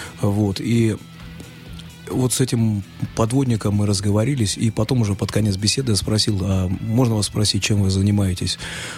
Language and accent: Russian; Volgograd, Volgograd Oblast, Russia; формировать культурное пространство у себя вот в родном городе Волгограде